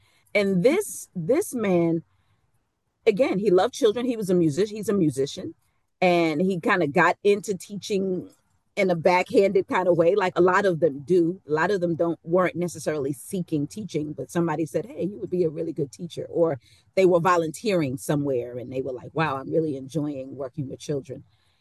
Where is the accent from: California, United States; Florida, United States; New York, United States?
New York, United States; Bronx; So I'm born in 1974 and I'm from the Bronx. And hip hop was born in 1973 in the Bronx.